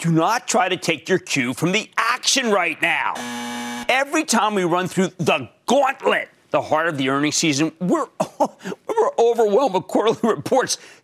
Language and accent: English; Philadelphia, Pennsylvania, United States; I won't let them get me down because I'm from Philadelphia.